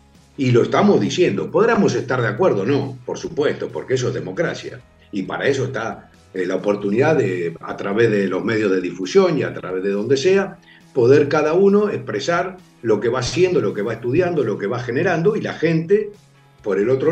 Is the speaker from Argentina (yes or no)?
yes; Argentina; porque mis hijos son argentinos, porque yo soy argentino